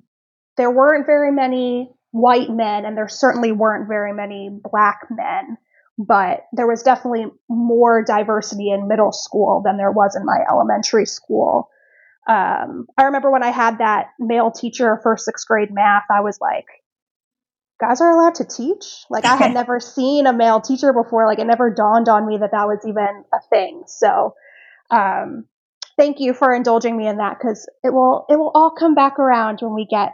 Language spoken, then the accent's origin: English; Maryland, United States; I grew up in Prince George's County public schools. And for those of you not familiar, Prince George's County is like one of the most diverse school districts and counties. Like, I don't know anywhere, but like certainly in the state of Maryland.